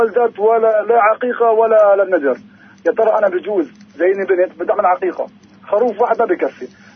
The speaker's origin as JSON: {"language": "Arabic", "town": "Kut", "region": "Wasit", "country": "Iraq", "said": "من الكوت."}